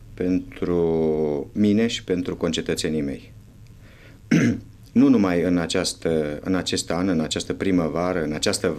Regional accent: Mana, Orhei District, Moldova; born there; M-am născut în Basarabia, în satul Mana, din fostul județ Orhei, în 1935, la 2 octombrie. Părinții mei au fost, mai exact, pentru că au murit, erau și ei basarabeni.

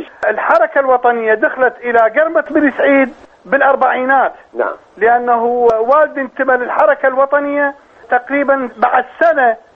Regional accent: Iraq; now in United States; بعد ما وصلت أنا وعائلتي بعد ما وصلنا إلى ميشيغان عام 1994. ايضا انا اعرفهم من العراق

